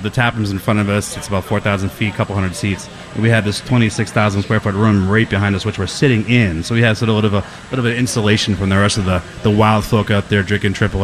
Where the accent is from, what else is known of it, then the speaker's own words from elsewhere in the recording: Everett, Massachusetts, United States; now in Boston, United States; And growing up in Everett and living in Boston my whole adult life, like 617 means a lot to me